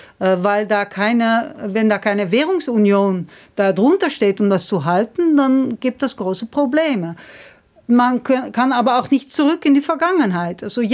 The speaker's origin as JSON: {"language": "German", "country": "Netherlands", "said": "wir sind als Niederländer Menschen so wie alle anderen"}